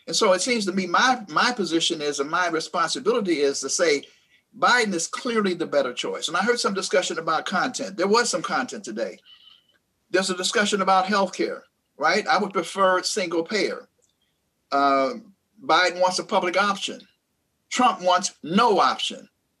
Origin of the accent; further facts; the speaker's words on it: Pittsburgh, Pennsylvania, United States; I'm from Pittsburgh, so I know Braddock and where Braddock is and so forth.